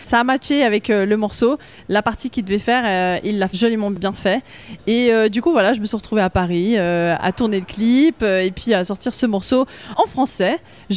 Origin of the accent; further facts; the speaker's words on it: Kosovo; Au début, voilà, c'était plutôt avec des chants traditionnels de mon pays d'origine, qui est le Kosovo. Donc voilà, j'ai chanté en albanais jusqu'à très tard.